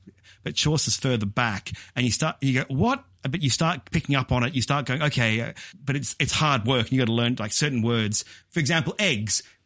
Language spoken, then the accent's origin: English; Australia; as an Australian, you're like, they're really close, but they sound remarkably different.